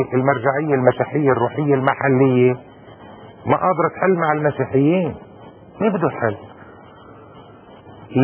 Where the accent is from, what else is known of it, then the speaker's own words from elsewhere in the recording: Lebanon; انا لبناني مسلم سني